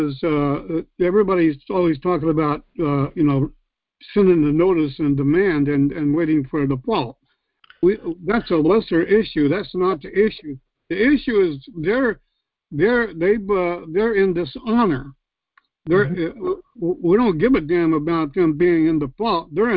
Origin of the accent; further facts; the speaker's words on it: Arizona, United States; now in Virginia, United States; That's my home state where I was originally from. Love that state.